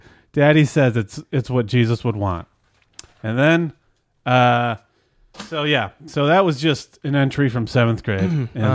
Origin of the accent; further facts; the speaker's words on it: St. Johns, Michigan, United States; I spent some time in my hometown of Taint John's.